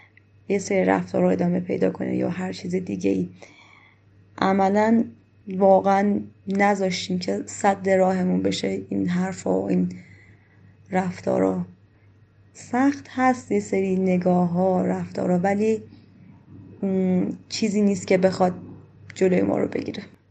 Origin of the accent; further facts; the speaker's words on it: Afghanistan; وقتی میفهمن ما افغانستانی هستیم